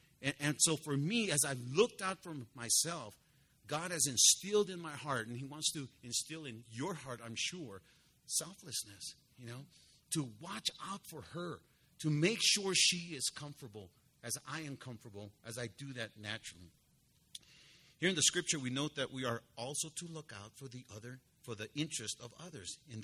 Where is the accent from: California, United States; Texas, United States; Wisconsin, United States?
California, United States; Los Angeles; and I was raised in East L.A., okay? I was born and raised in East L.A., just like the song, but it's true. I was born in General Hospital, room number 102.